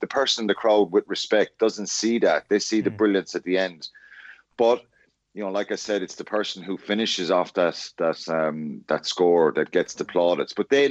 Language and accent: English; Ireland; Anytime you score a try and beat England in at any stage is massive as Irish fans.